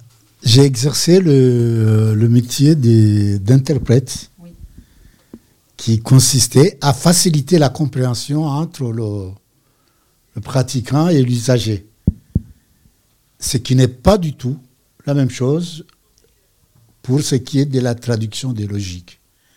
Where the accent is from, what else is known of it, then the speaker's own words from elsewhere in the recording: Comoros; ce n'est pas parce que je suis Comorien que je peux être appelé à être témoin d'un cas des Comores